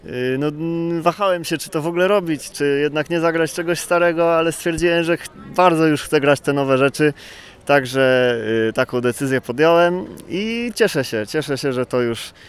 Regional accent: Nowy Targ, Lesser Poland, Poland; wychowałem się w miasteczku w górach w Nowym Targu i obcowałem z tą zimą przez w sumie pół roku, co roku

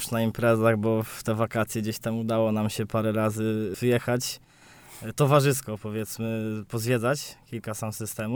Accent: Warmian-Masurian Voivodeship, Poland; pochodzimy tutaj z Ostródy, czy ze Szczytna, czyli, że tak powiem, krzyżackich miast, tak, niegdyś.

